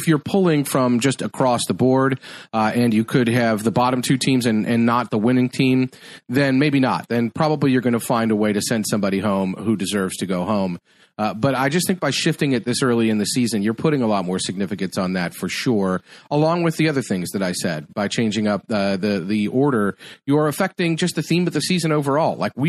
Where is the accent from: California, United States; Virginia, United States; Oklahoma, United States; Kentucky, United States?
Kentucky, United States; And it's frustrating for me from a Kentucky standpoint. I feel like we've lost the plot in terms of my home state